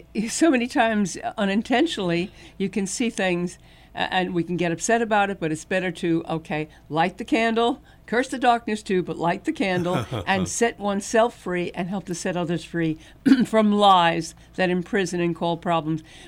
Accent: Brooklyn, New York, United States; Don't forget, too, that Dennis came from Iowa, and I'm from Brooklyn, New York, okay?

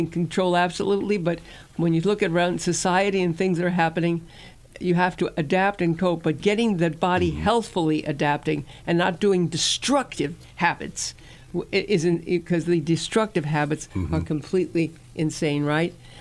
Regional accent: New York, United States; I'm from New York. I'm a Jewish gal from New York. That's how we talk.

